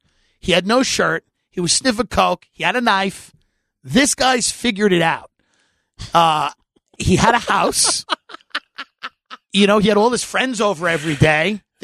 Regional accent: Long Island, New York, United States; because I'm from New York and Long Island, it's freezing.

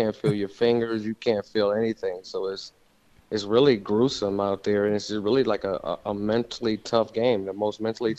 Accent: Cleveland, Ohio, United States; I was from Cleveland, so I was able to go home.

